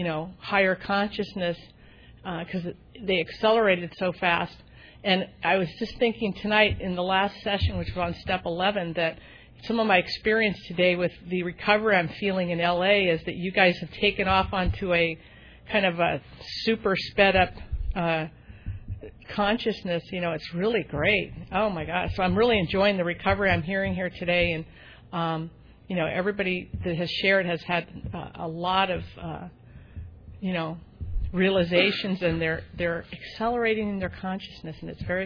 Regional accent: California, United States; I got to say, you guys, I'm from Orange County

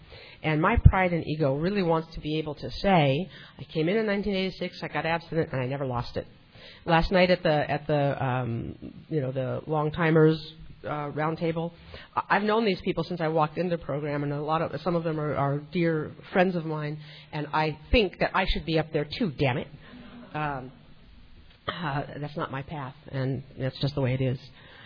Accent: Los Angeles, California, United States; I grew up in OA in Los Angeles in a group 8 years ago, 1986. So in October of 1986, I moved to Eagle Rock, which is in the San Gabriel Valley

